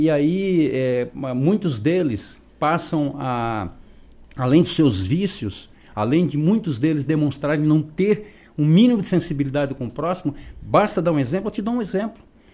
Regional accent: Santana, Brazil; born there; eu tenho 30 anos de vida pública, eu tenho uma história dentro de Uruçanga, eu nasci em Santana.

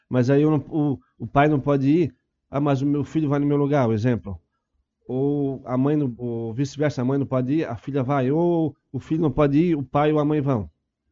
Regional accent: Laguna, Santa Catarina, Brazil; Eu sou natural de Laguna

